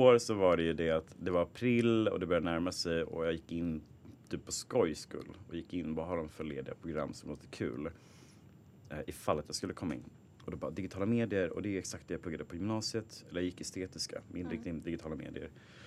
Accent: Stockholm, Stockholm County, Sweden; born there; Jag är född i Stockholm och gillar Stockholm och vill stanna här.

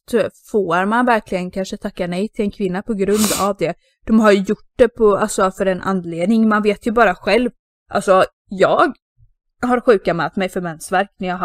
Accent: Sweden; när jag har varit som svensk ensam tjej och jag har bett om hjälp med vissa saker.

